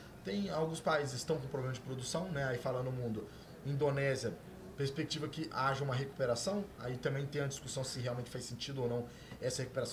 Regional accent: Espírito Santo, Brazil; Eu sou capixaba

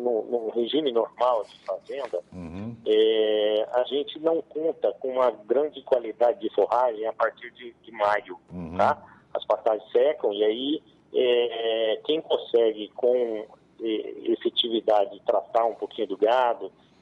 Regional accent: Franca, São Paulo, Brazil; now in Canarana, Brazil; De Canarana, onde eu moro, a minha cidade natal, que é Franca, São Paulo, nós temos 1.300 quilômetros

